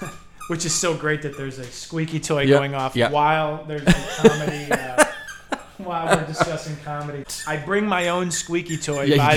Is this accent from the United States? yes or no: yes; Chicago, Illinois, United States; I can't dunk like Michael Jordan because I'm from Chicago originally, right?